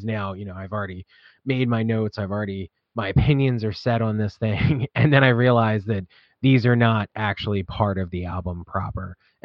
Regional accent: Philadelphia, Pennsylvania, United States; I'm from Philadelphia.

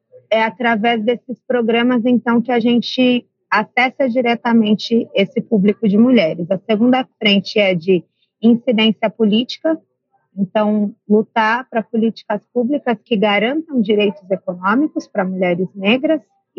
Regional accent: Campinas, São Paulo, Brazil; Eu cresci em Campinas.

